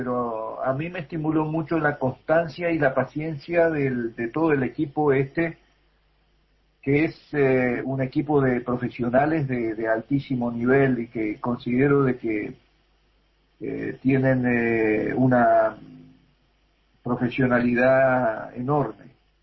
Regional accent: Paysandú, Uruguay; me parece también para Paysandú, de donde yo vengo, bueno, me parece importante también que en Paysandú se muestre la película, ¿no?

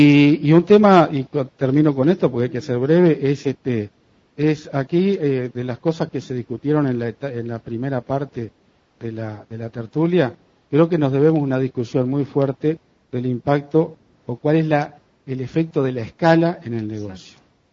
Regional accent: Cardona, Colonia, Uruguay; also born or lived in Montevideo / Ombú de la Valle; now in Mercedes, Uruguay; si bien nací en Montevideo, mi primera infancia fue en Ombú de la Valle, mi etapa escolar fue en Cardona y Liceal, y hoy hace 27 años que vivo en Mercedes.

